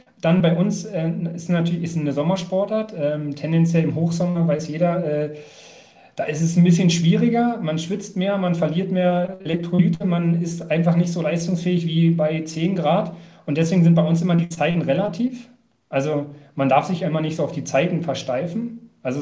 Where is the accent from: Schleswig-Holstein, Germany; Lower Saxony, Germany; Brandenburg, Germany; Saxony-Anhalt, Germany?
Brandenburg, Germany; Werder; Ich komme aus Werder.